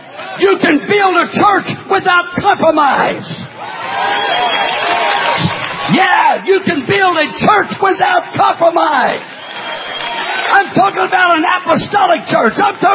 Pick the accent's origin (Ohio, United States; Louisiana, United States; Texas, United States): Texas, United States; also born or lived in California; When I was just a small boy living out there in West Texas, I don't know if you can find God in West Texas with a search warrant. God had to get me all the way to California to get saved.